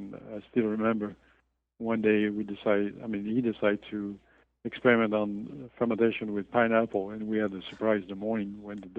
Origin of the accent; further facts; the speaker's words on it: Brittany, France; English is a second language; now in United States; I'm from Brittany, so people from Brittany have a reputation to be stubborn.